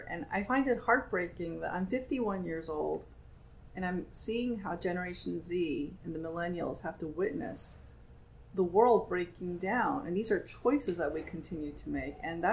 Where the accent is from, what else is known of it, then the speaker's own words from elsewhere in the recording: United States; And I think it's because I'm an American.